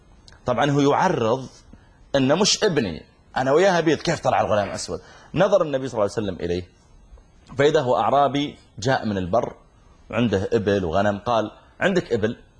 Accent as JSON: {"language": "Arabic", "country": "Saudi Arabia", "said": "قلت أنا من from Saudi Arabia."}